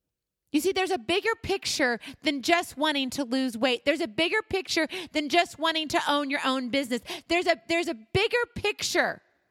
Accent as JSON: {"language": "English", "region": "Hawaii", "country": "United States", "tie": "born or raised there", "said": "I'm originally from Hawaii, and I was born there, and then I graduated from high school there."}